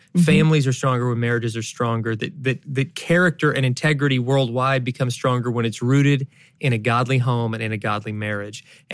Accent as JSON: {"language": "English", "region": "Kentucky", "country": "United States", "said": "Now, we are from Kentucky where that's not as weird."}